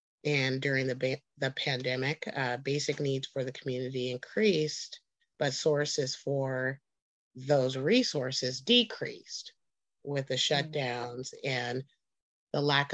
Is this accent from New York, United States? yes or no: no; Sacramento, California, United States; Well, I'm from Sacramento. I was raised here. It come from a military family that was stationed here